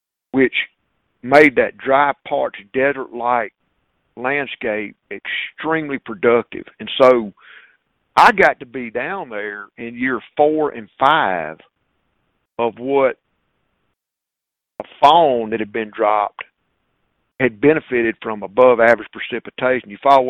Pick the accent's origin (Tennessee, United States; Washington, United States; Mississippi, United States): Mississippi, United States; Inverness; I grew up hunting in around Inverness, Mississippi with my granddaddy.